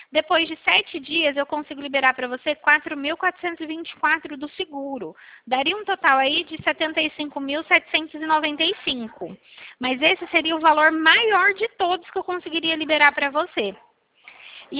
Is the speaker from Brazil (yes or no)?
yes; São Paulo, Brazil; Eu sou de São Paulo, tá?